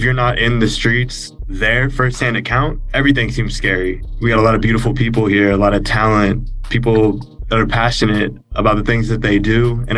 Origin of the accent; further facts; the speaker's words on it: Banning, California, United States; I'm from the Inland Empire.